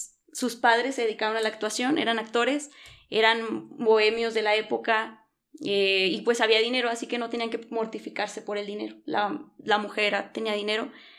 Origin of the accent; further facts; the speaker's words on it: Monterrey, Nuevo León, Mexico; porque yo soy regia